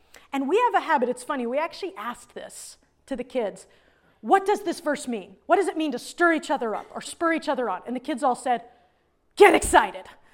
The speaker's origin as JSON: {"language": "English", "region": "Texas", "country": "United States", "said": "You can tell I'm from Texas."}